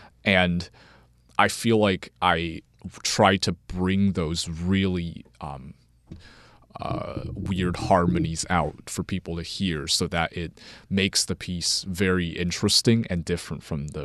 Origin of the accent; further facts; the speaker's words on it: Shenandoah, United States; I am from Shenandoah. I'm a senior at Shenandoah High School.